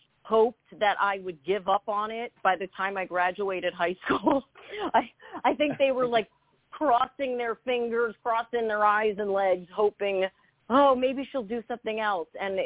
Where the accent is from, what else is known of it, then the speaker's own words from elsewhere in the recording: New Jersey, United States; I grew up in Jersey. I'm a New Jersey girl.